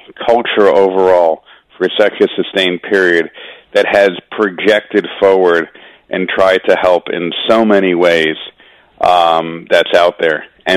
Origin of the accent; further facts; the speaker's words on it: United States; And maybe I'm biased as an American saying